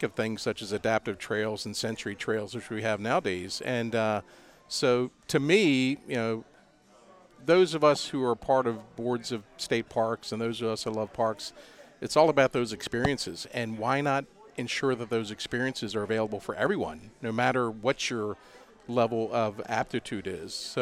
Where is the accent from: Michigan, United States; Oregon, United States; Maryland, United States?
Maryland, United States; Ellicott City; the backstory for me is I grew up in Ellicott City, and I always say I was really blessed by geography because the state park was literally a stone's throw from my backyard.